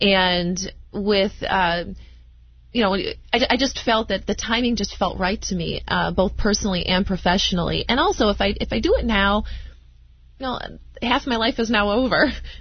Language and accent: English; Rochester, New York, United States; So I grew up in Rochester. I'm a lifelong Democrat.